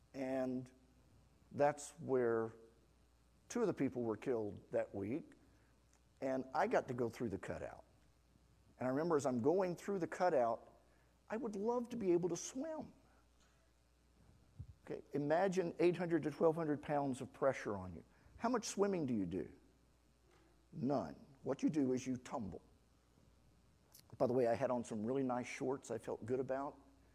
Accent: West Virginia, United States; We're from West Virginia. He goes, we don't get many people from West Virginia here. We're like, why not? I mean, we're in West Virginia.

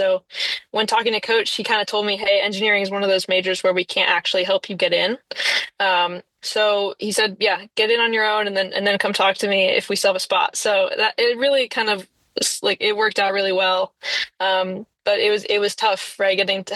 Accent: Texas, United States; So I got into UT Austin. I'm from Texas. So that's where my mom wanted me to go. My dad wanted me to go. You know, it's local.

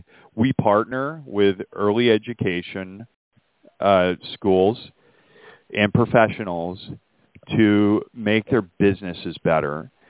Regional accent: Dallas, Texas, United States; So fun fact, Dallas is my hometown. I grew up there. So any of the shenanigans that happen, they're deeply rooted in my upbringing in Dallas, Texas.

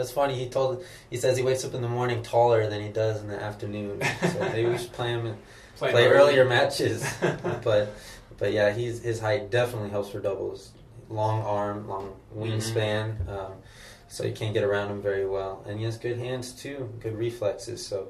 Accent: New Braunfels, Texas, United States; I'm from New Braunfels

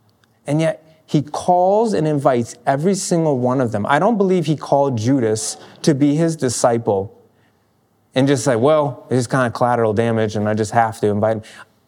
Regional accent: Maine, United States; I grew up in Maine, so I know what fishermen are like.

